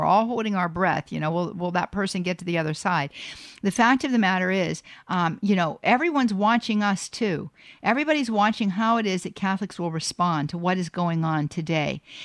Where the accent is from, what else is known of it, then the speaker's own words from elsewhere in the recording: North Versailles Township, Pennsylvania, United States; I was from the east side of town. You would go, you know, you would go through the Squirrel Hill tunnels, and I grew up in North Versailles Township, and then my parents moved to Churchill